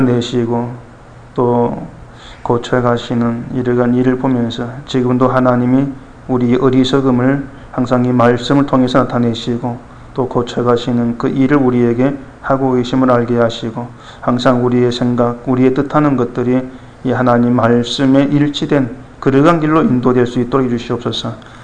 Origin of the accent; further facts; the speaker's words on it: South Korea; 우리가 이 한국 사람으로서 40일 지나면 대한민국이 망한다 했을 때에